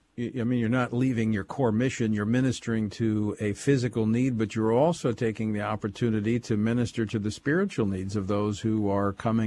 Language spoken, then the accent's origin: English; Louisiana, United States; faced with these various natural disasters in my home state of Louisiana